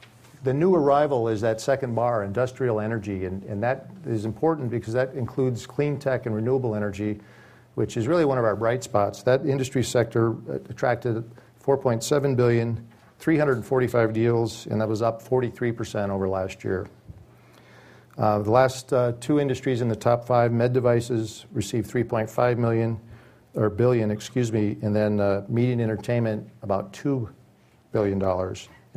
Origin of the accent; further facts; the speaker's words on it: Michigan, United States; I know my home state of Michigan is really making a push to attract venture-funded companies